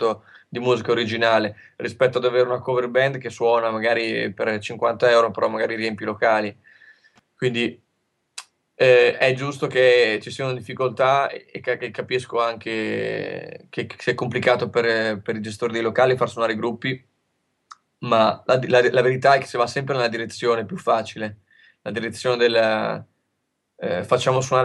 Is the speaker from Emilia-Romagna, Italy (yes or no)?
yes; Faenza, Emilia-Romagna, Italy; Come dicevamo, vengo dalla Romagna. La Romagna è un luogo molto creativo, pieno di gente che suona